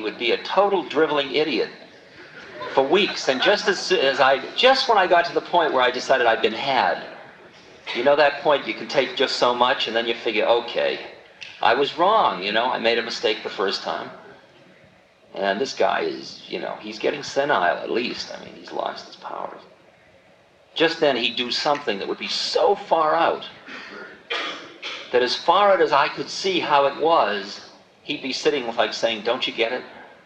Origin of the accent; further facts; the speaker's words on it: California, United States; No, Maharaji, I'm from California.